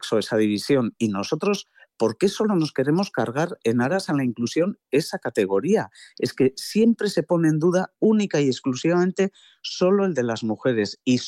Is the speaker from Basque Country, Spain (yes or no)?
yes; Irún, Basque Country, Spain; Y está pasando, por ejemplo, en mi pueblo, en el polideportivo de Irún.